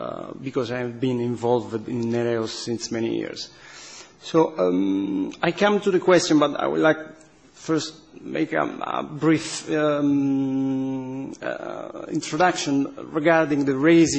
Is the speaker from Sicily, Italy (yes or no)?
no; Basilicata, Italy; English is a second language; I'm from Basilicata region.